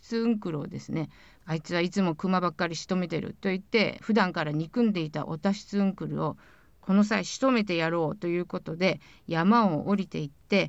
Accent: Akan, Hokkaido, Japan; 私が生まれ育った阿寒湖におじいちゃんが遊びに来て

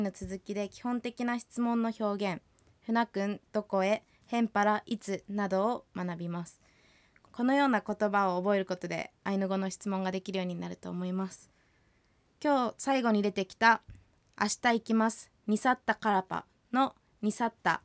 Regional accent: Nibutani, Hokkaido, Japan; 私の地元ニブタニで、ビラトリ町ニブタニで

